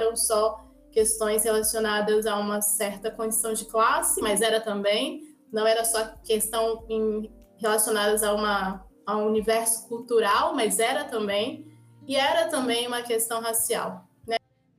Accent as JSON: {"language": "Portuguese", "region": "Espírito Santo", "country": "Brazil", "lives_now": "Salvador, Brazil", "said": "comecei o curso, né, em 2000, na Federal do Espírito Santo, eu sou capixaba, fiz o curso de graduação lá e depois vim para Salvador no mestrado e depois doutorado e acabei ficando."}